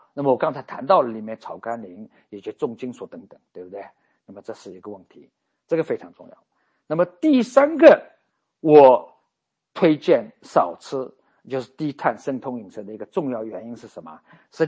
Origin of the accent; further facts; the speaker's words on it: China; 哎，别，我是中国人，别搞错了啊